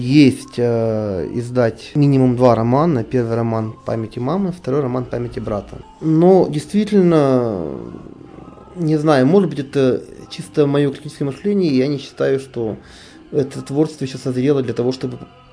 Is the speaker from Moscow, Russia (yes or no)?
no; Kamensk-Uralsky, Sverdlovsk Oblast, Russia; Стихотворение о моем родном городе Каменске-Уральске.